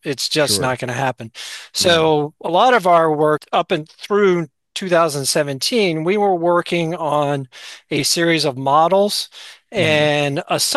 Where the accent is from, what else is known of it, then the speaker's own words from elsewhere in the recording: Chesapeake Bay, United States; So I grew up on the Chesapeake Bay